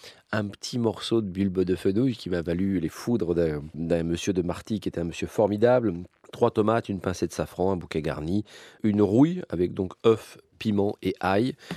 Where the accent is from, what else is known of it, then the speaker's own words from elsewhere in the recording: Marseille, Provence-Alpes-Côte d'Azur, France; D'abord, on est originaire de Marseille.